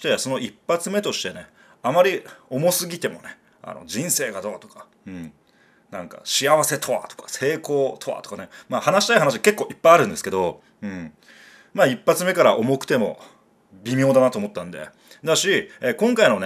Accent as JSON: {"language": "Japanese", "region": "Fukuoka", "country": "Japan", "moved": "yes", "said": "福岡から上京するときにね、所沢市っていうのは東京都内だと 不動産屋に騙されまして、でまあ純粋だった僕は所沢に引っ越すわけですけど、"}